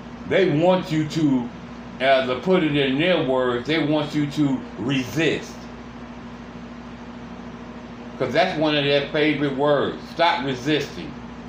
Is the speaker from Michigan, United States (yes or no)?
no; Cleveland, Ohio, United States; I have not only been brutalized in my home state and city, which is Cleveland, Ohio